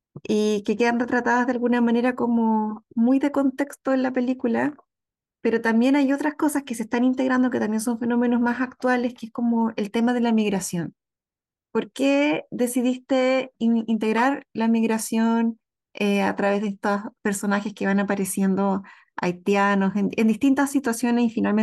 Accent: Quilpué, Valparaíso, Chile; Yo soy de Quilpué y me podía identificar con esas bastiones como de resistencia cultural que se dan en los pueblos pequeños.

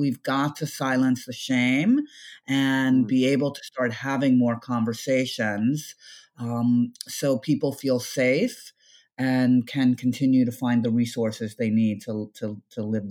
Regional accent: United States; I love being an American, but I got to tell you, I could easily be an American that lives in Europe.

